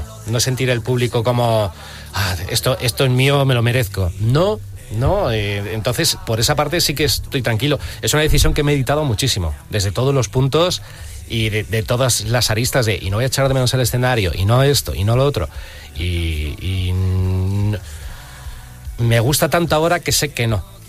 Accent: Alcalá de Henares, Community of Madrid, Spain; yo que soy de Alcalá de Henares, que ya tuve la suerte de tocar una vez en la Plaza Cervantes.

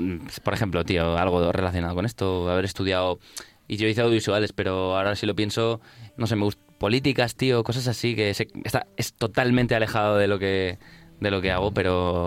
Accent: Valencia, Valencian Community, Spain; Pero de donde soy, sabéis que el esmorzaret es muy famoso.

